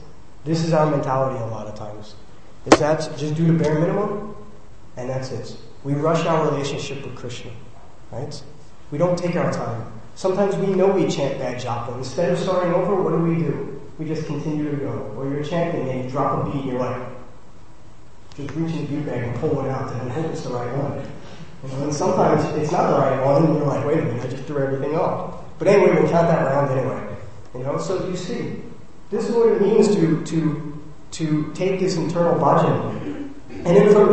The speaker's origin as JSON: {"language": "English", "region": "New York", "country": "United States", "tie": "born or raised there", "said": "All these wonderful things in New York, my hometown, Jai, I gotta love it."}